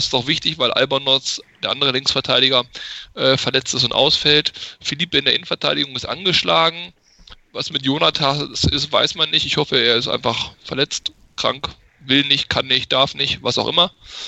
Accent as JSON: {"language": "German", "town": "Hanover", "region": "Lower Saxony", "country": "Germany", "said": "die Personale Schmadtke kann ich als Hannoveraner auch, ich sag mal, mit einem lachenden und einem weinenden Auge sehen."}